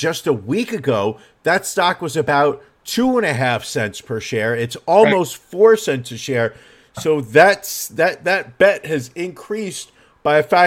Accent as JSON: {"language": "English", "town": "Queens", "region": "New York", "country": "United States", "tie": "born or raised there", "said": "Back in the day, meaning when I was a child growing up in the Hardin streets, in the Hardin streets of Queens"}